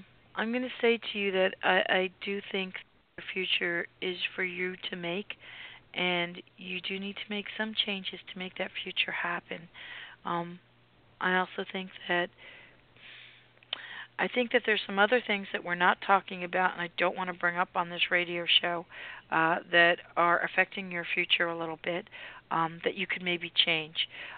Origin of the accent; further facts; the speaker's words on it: Sarasota, Florida, United States; from Sarasota.